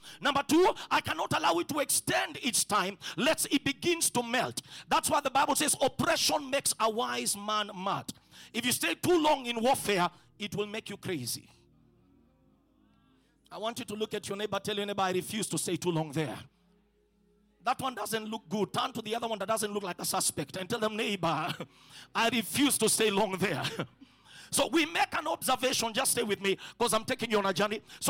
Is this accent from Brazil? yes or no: no; Western, Kenya; So my wife is from Central, I'm from Western.